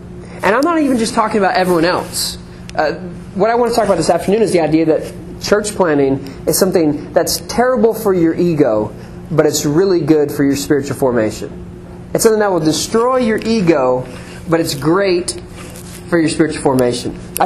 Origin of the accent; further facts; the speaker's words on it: Ohio, United States; also born or lived in Philadelphia; When I was in high school, I lived in Ohio. I was born in Philadelphia, lived in Ohio after that.